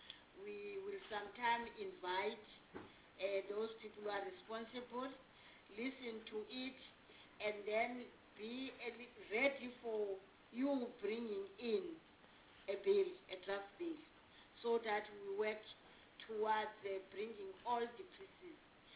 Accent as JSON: {"language": "English", "country": "South Africa", "said": "But also because I've been around for some time as a South African, not necessarily as this member."}